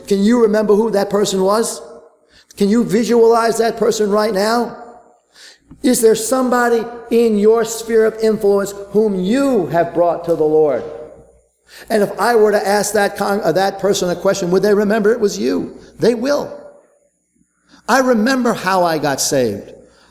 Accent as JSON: {"language": "English", "region": "New York", "country": "United States", "tie": "born or raised there", "said": "Now, growing up in New York and growing up among New York business people who I experienced my life with for 35 years"}